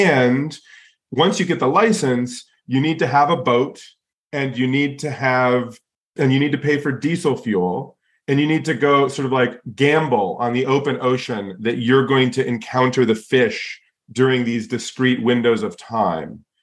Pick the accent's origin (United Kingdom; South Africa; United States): United States; Alaska; born there; the Cliff Note version, I guess, is I was born in Alaska.